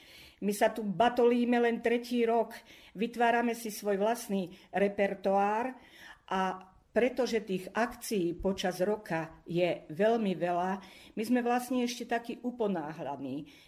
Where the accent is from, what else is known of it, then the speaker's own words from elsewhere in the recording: Vráble, Nitra Region, Slovakia; Nie, len my sme len z Vrábel. Domáci